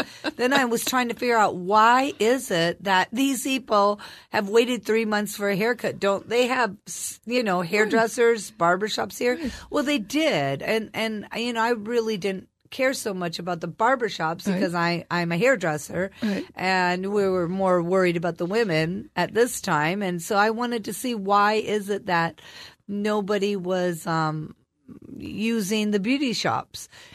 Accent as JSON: {"language": "English", "region": "Michigan", "country": "United States", "said": "So I went to Chicago because I'm originally from Michigan."}